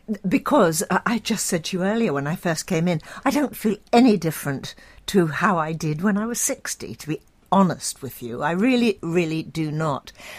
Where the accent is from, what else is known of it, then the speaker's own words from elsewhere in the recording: South West England, United Kingdom; I'm from the West Country, and I'm typical.